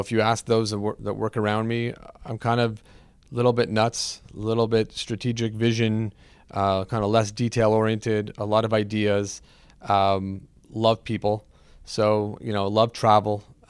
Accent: Montreal, Quebec, Canada; So I'm born and raised here in Montreal. Grew up like a regular lucky kid.

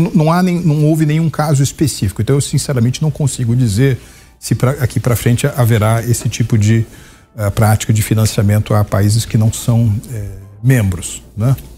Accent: São Paulo, Brazil; eu sou paulista, né

